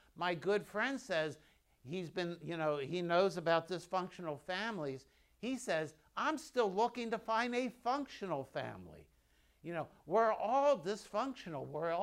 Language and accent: English; Lake Wales, Florida, United States; I come from Lake Wales. I live in Lake Wales.